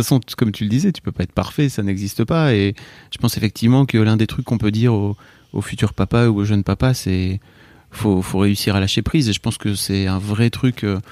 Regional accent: Hauts-de-France, France; on vient du Nord

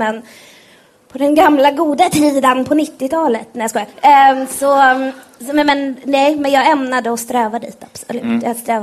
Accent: Iran; Så de ville att jag skulle bli advokat eller läkare eller tandläkare som alla iranier är.

